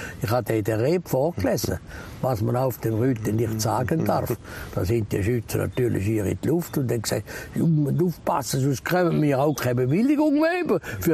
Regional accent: Switzerland; Sie sind ein Deutscher, ich bin ein Schweizer, wir haben eine andere Geschichte, wir haben eine andere Staatsform

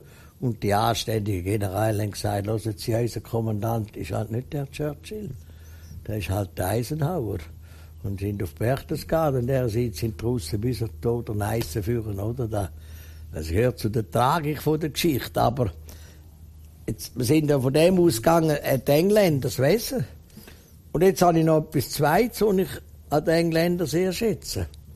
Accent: Switzerland; Also wir sind Schweizer.

